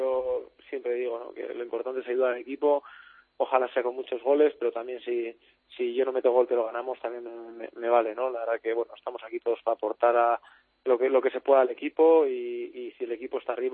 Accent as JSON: {"language": "Spanish", "town": "Vitoria", "region": "Basque Country", "country": "Spain", "said": "Soy de Vitoria, soy Alavés, soy vitoriano"}